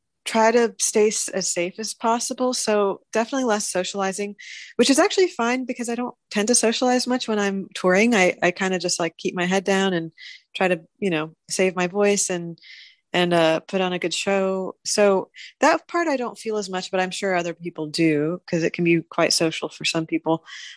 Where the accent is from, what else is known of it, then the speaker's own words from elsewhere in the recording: Saudi Arabia; also born or lived in Syria; My parents are Syrian Armenian. And I was born in Syria, but I was raised in Saudi Arabia, which is really strictly Muslim country. But I was raised in an American school.